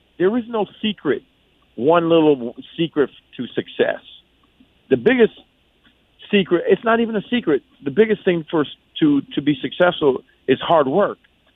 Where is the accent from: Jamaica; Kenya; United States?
Jamaica; I'm from Jamaica, so everything in Jamaica natural.